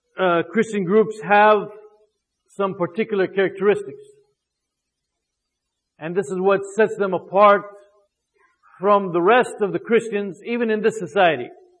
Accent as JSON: {"language": "English", "country": "United States", "tie": "born or raised there", "said": "Growing up in the United States, going to high school here and so forth, you don't hear much about the crusades."}